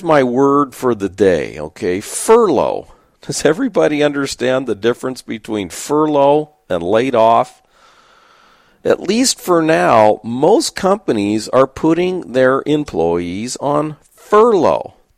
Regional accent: California, United States; I saw a big jump in my home state where I grew up, California.

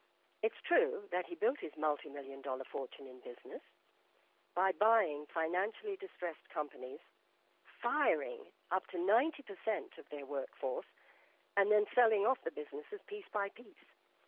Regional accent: Australia; also born or lived in England; now in New York, United States; Because I lived in England longer than I was in Australia.

